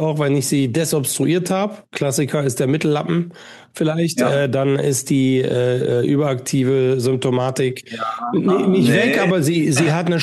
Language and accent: German; Münster, North Rhine-Westphalia, Germany; Ich bin ja auch Fahrradfahrer, weil ich bin ja auch Münsteraner.